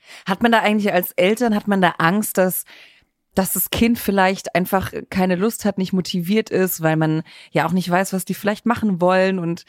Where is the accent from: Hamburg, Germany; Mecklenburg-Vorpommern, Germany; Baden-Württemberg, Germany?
Baden-Württemberg, Germany; Unterrotenstein; also born or lived in Rottweil; Die älteste Stadt Baden-Württembergs, hat eine tolle Fasnet. Ist meine Heimat, bin ich geboren. Ich liebe Rottweil.